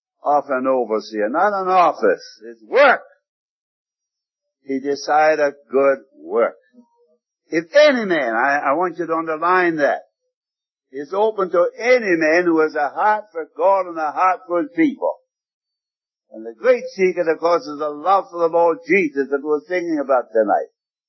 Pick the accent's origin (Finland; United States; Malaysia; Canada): Canada; the church I was brought up in Canada